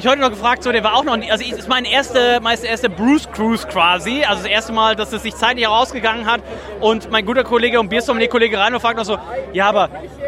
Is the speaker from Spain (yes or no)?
no; Hamburg, Germany; Also ich komme ja aus Hamburg, da ist auch viel am Wasser